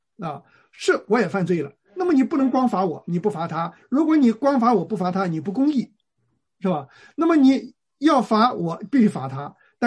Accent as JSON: {"language": "Chinese", "country": "China", "said": "那就是说我们中国人说的啊，就是只会耍嘴了，是吧？"}